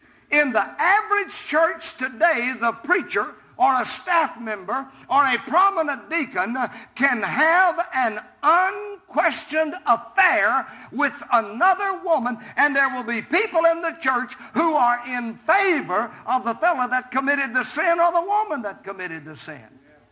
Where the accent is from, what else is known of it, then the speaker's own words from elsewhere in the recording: Arkansas, United States; And I grew up in South Arkansas where you had to grow anything, you had nothing to eat.